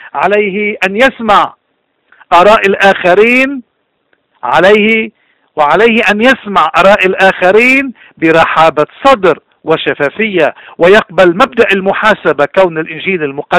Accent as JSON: {"language": "Arabic", "country": "Lebanon", "said": "من حقنا كلبنانيين عموما وكموارنا تحديدا"}